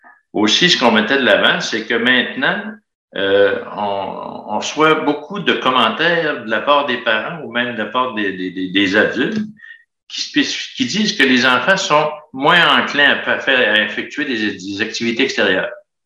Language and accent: French; Portneuf-sur-Mer, Quebec, Canada; moved away; je suis originaire du village de Portneuf-sur-Mer. J'ai vu avec le temps, j'ai quitté un bon bout de temps